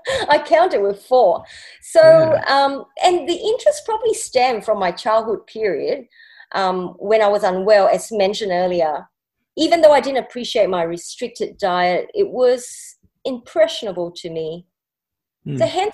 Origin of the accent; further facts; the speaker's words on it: Singapore; I was born in Singapore and had my primary and secondary schooling there.